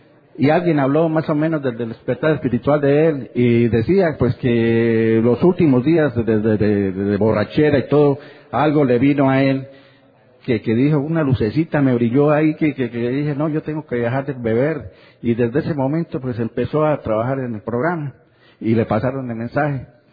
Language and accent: Spanish; Colombia; Y tuve que irme a vivir a Nueva York. Yo soy colombiano. Tuve que irme a vivir a Nueva York.